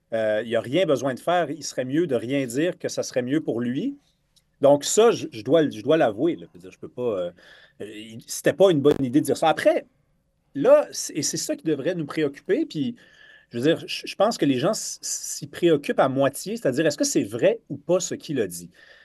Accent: Montreal, Quebec, Canada; Moi, je suis un Montréalais, donc je fais tout à pied.

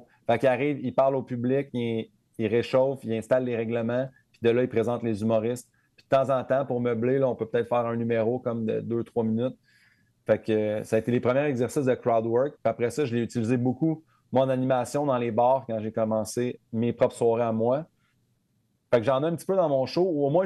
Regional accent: Saint-Hyacinthe, Quebec, Canada; je viens de Saint-Hyacinthe.

